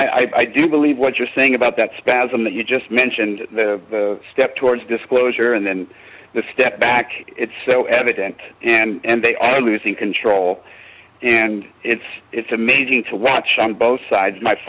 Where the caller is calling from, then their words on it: Lake Havasu City, Arizona, United States; And I am calling from Lake Havasu City, Arizona.